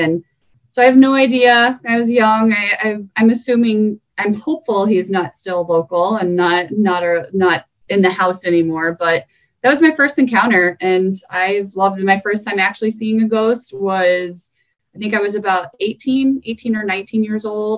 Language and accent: English; Missouri, United States; I am from Missouri, about 80 miles north of St. Louis.